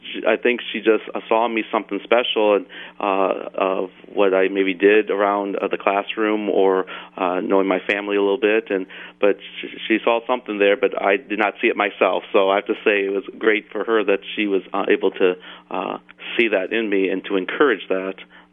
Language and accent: English; Peoria, Illinois, United States; I was raised in Peoria, Illinois. I grew up here in the Diocese of Peoria.